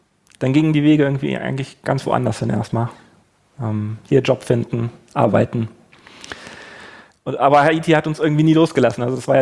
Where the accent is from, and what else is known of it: Germany